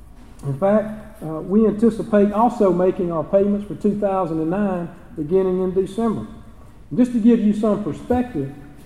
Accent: Mississippi, United States; South Georgia and my home state of Mississippi

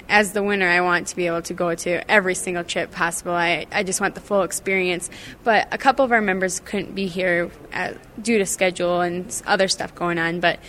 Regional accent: Mitchell, South Dakota, United States; I'm from Mitchell, South Dakota.

